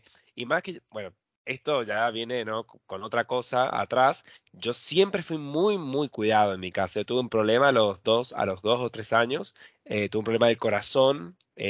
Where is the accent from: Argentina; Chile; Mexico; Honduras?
Argentina; San Juan; now in Wiesbaden, Germany; soy de San Juan y vivo en Alemania, en la provincia de Hessen, en Wiesbaden.